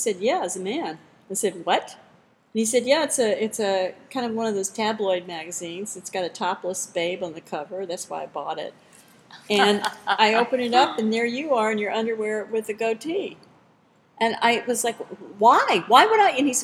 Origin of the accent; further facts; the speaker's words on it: Tennessee, United States; Jack Daniels is part of my life, I think, back in the day, growing up in East Tennessee.